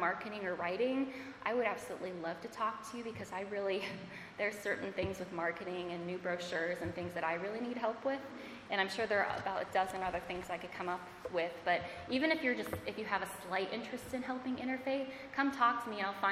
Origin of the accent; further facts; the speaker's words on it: Florida, United States; I'm from Florida, so I absolutely hate the cold.